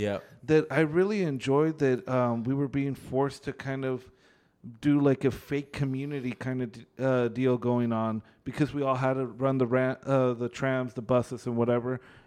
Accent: California, United States; oh, we're from California

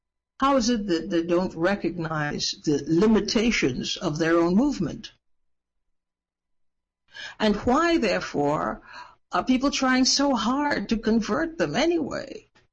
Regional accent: Trinidad & Tobago; Now, I was raised in the Caribbean, in Trinidad. I talk about this all the time. And the women in my little town, they took care of business.

